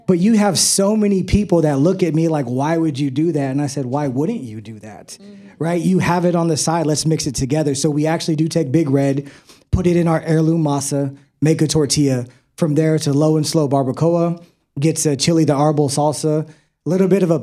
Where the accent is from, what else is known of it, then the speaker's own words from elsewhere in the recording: Texas, United States; I wasn't Mexican enough, even though I grew up in South Texas.